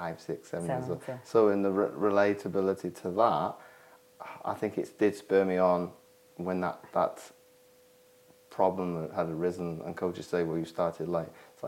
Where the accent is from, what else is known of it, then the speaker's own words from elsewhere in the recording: Belgium; I was brought up in Belgium with parents both in the military.